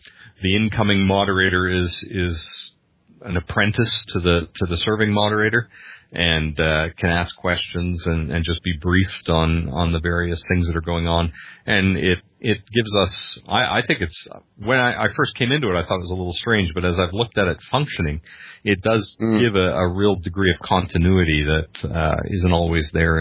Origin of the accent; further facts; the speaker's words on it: Canada; Being a Canadian